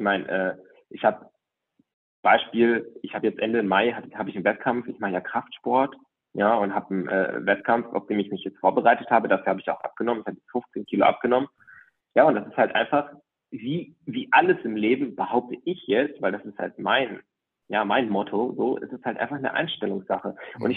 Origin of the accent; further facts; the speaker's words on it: Greece; Meine Eltern haben ein griechisches Restaurant. Ich bin ja Grieche.